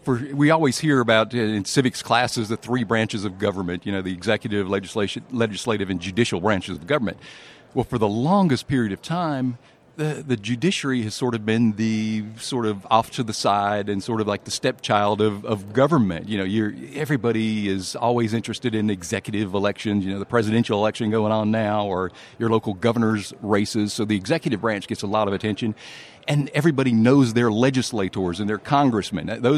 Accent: Mississippi, United States; And a quick example in Mississippi, my home state

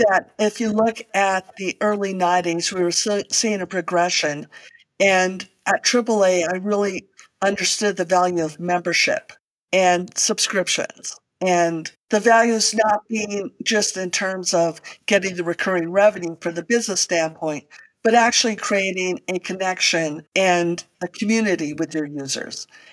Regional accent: Santa Fe, New Mexico, United States; I grew up in Santa Fe, New Mexico. My dad was in sales

